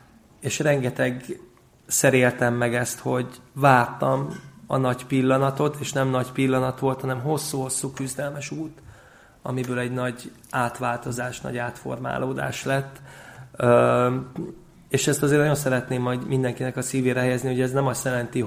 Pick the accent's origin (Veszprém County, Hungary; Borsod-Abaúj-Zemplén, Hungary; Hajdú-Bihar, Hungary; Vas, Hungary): Veszprém County, Hungary; Balatonfüred; Balatonfüredről származom, és édesapám is lelkész volt ott Füreden